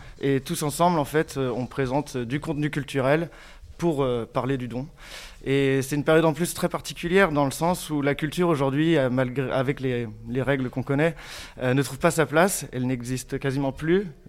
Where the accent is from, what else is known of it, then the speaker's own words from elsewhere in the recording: Rennes, Brittany, France; donc je suis rennais, architecte de profession